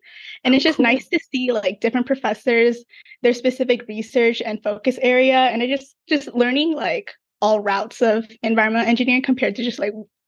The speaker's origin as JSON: {"language": "English", "town": "Baldwin Park", "region": "California", "country": "United States", "said": "So I'm from Baldwin Park, California, and I went to Monrovia High School, which is like a little city in the middle of SoCal."}